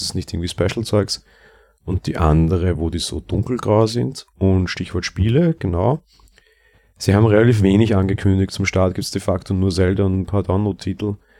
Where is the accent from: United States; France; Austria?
Austria; Ja, aber bei uns in Österreich zumindest kriegst du nicht mal die von den Herstellern.